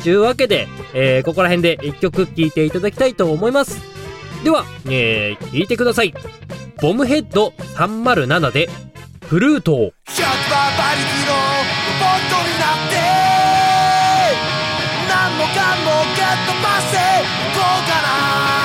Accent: Hokkaido, Japan; 私がね、北国育ち、北海道生まれ、北海道育ちでございますからね。

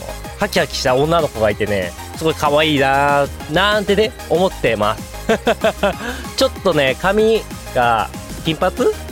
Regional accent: Hokkaido, Japan; 私、地元の北海道はもちろん、多分そろそろ雪がね、積もり始めてる頃でしょうし

